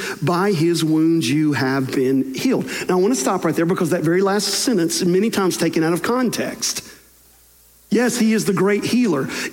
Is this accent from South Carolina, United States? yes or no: no; Tennessee, United States; the small little rural high school that I grew up in West Tennessee